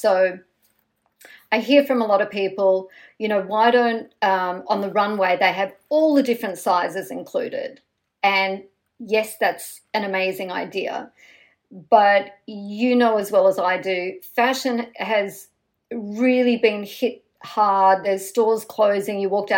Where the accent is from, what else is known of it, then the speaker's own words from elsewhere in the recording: Australia; we grew up in Australia with Dolly magazine